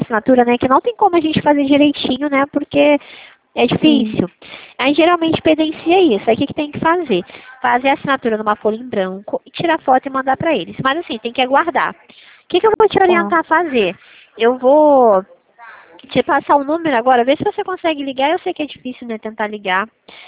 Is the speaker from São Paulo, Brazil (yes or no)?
no; Rio de Janeiro, Brazil; Eu sou daqui de Santa Cruz, da Zona Oeste.